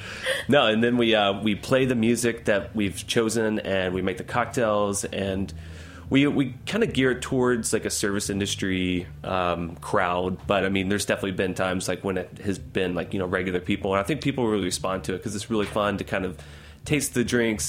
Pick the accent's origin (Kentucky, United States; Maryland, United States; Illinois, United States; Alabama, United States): Kentucky, United States; I grew up in Kentucky